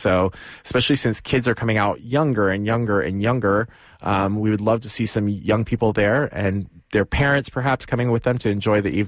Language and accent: English; Cleveland, Ohio, United States; moved away as an adult; now in San Francisco, United States; since I moved to San Francisco from Cleveland in 1999, I've gone every single year.